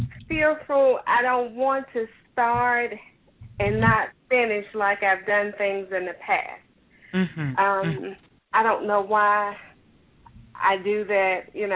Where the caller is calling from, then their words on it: Tennessee, United States; I'm calling from Tennessee.